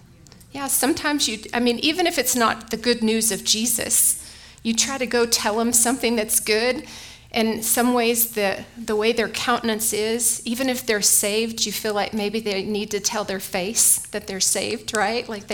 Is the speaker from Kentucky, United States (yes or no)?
no; Texas, United States; One, because I'm a Texan